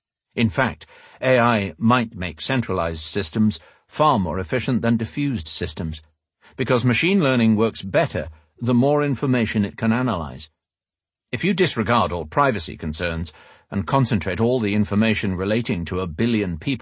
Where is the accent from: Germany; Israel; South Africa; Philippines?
Israel; ranging from the United States to my home country, Israel.